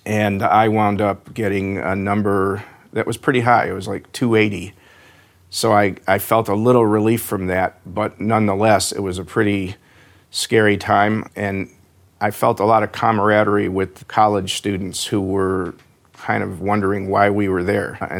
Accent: Chicago, Illinois, United States; Well, I was born and raised in Chicago. Born there, graduated from high school there.

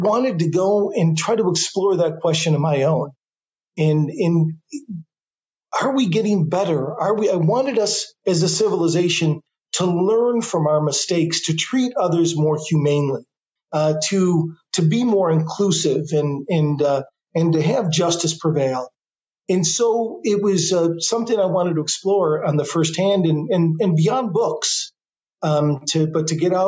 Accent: New York, United States; But I grew up in Western New York in a very small town between Buffalo and Rochester.

